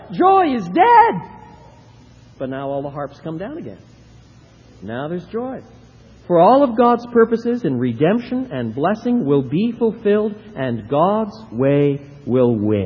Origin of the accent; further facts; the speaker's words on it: Montreal, Quebec, Canada; I was brought up in Montreal, and points east